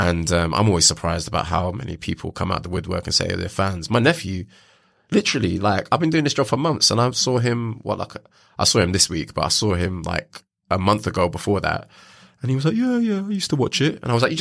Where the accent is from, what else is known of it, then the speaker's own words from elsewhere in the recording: London, United Kingdom; Like I can see everything because I'm from Northwest London